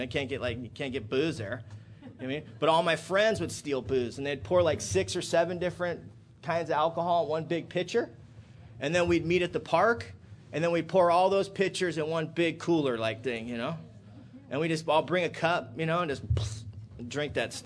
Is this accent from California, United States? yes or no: yes; Mission Viejo, California, United States; Now, I grew up in Mission Viejo. We know there ain't no gangsters in Mission Viejo